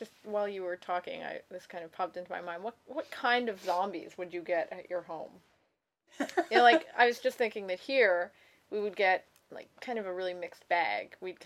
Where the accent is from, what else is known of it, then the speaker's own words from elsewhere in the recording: Edmonton, Alberta, Canada; Or I guess we could just move up to my hometown, Edmonton.